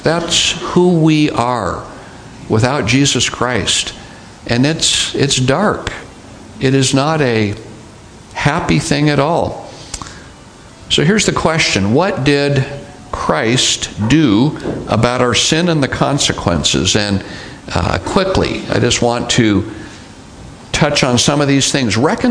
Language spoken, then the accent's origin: English; Ireland; I'm Irish. What do you expect?